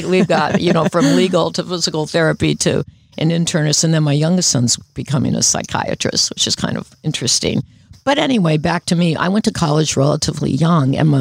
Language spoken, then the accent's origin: English; Rome, Lazio, Italy; also born or lived in New York, United States; So I was born in the Bronx. And then what my mother did was toggle back and forth. So I grew up in Rome.